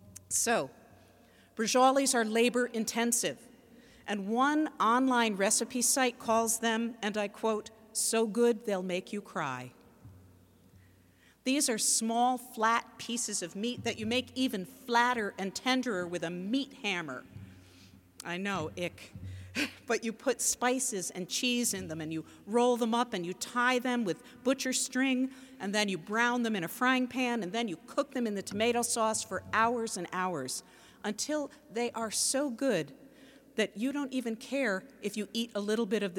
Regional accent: New York, United States; moved away; of you know that I am a transplant from New York. I love the West Coast, and the Northwest here is spectacular.

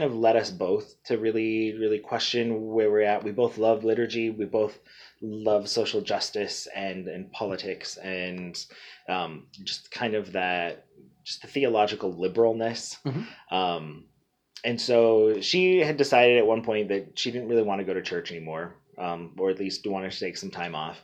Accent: Snohomish, Washington, United States; So I grew up in Snohomish.

